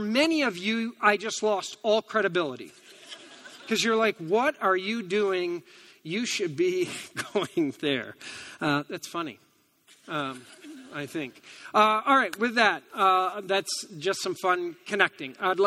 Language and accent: English; Hudsonville, Michigan, United States; I grew up in Hudsonville. On my way in, I don't live here, I haven't for a long time, but on my way in this morning, I drove by the old stomping grounds, drove by my old house